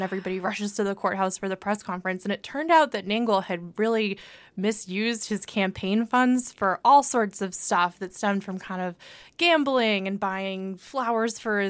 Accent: Lowell, Massachusetts, United States; But I mean, this is just a shameless plug for the Lowell Sun, my hometown paper, which I love.

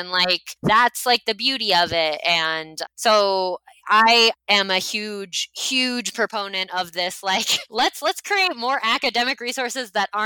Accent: United States; I mean, even the United States of America, like I am from the United States.

